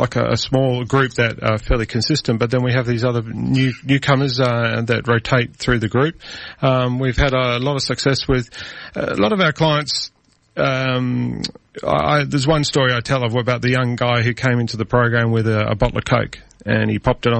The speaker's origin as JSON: {"language": "English", "country": "New Zealand", "tie": "born or raised there", "said": "I have a few mentors because I grew up in New Zealand"}